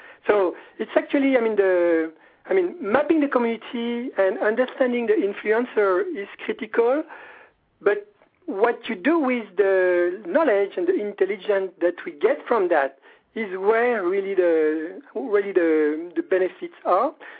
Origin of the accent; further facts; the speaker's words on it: France; English is a second language; Better than my accent, you figured out that I was French, we have a bunch of clients in Paris